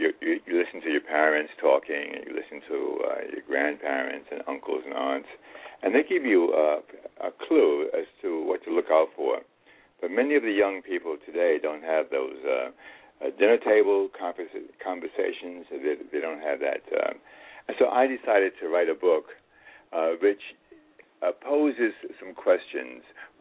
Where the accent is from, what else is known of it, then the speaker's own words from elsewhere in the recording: Harlem, New York, United States; I was raised in Harlem, high school dropout, and I've published 102 books.